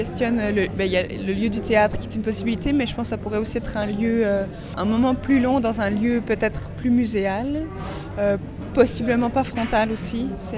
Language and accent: French; Switzerland; À la base, je suis suisse d'origine.